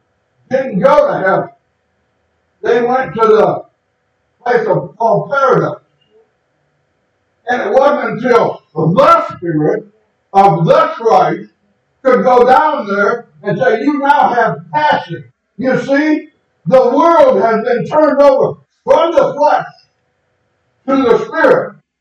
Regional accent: Hackney, London, United Kingdom; born there; I was born in Hackney Hospital many years ago, early in the morning

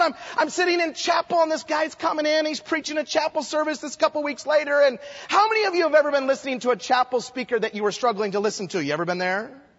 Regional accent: Twin Falls, Idaho, United States; I grew up in Twin Falls, Idaho

